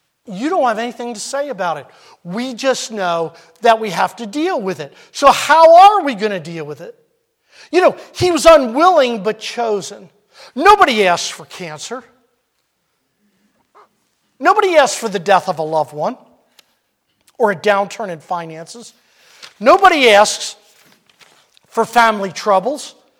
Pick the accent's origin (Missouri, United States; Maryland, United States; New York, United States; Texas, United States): Maryland, United States; not maybe a half hour from where Sandy and I were born and raised in Maryland